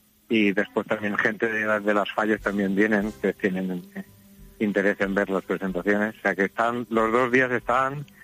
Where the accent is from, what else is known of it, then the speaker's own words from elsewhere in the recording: Dénia, Valencian Community, Spain; los que somos de Denia nos quedaremos a disfrutarlo un ratito